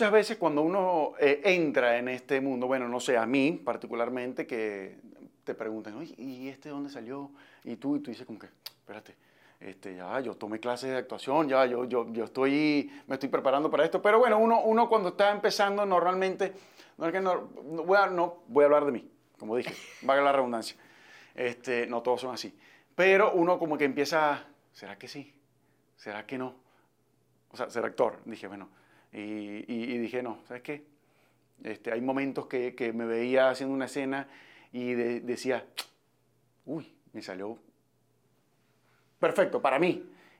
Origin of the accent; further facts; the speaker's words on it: Maracaibo, Zulia, Venezuela; Maracaibo, mi ciudad natal y bueno, mi país Venezuela